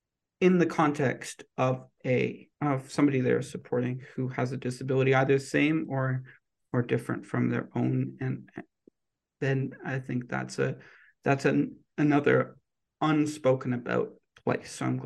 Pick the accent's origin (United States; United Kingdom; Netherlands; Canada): United Kingdom; born there; and I was born in Britain.